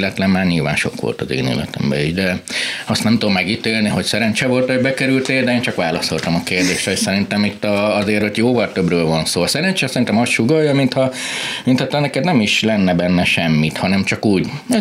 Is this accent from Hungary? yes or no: no; Gheorgheni, Harghita, Romania; Így van, Gyergyó Szent Miklós.